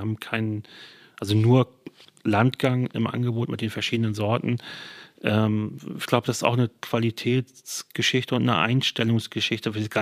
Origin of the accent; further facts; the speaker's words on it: Lübeck, Schleswig-Holstein, Germany; also born or lived in Hamburg; Ich komme aus Lübeck ursprünglich, aber habe ganz viele Jahre in Hamburg gelebt und wohne jetzt an der Grenze zu Hamburg, praktisch wieder in Schleswig-Holstein, aber ich fühle mich als Hamburger ja.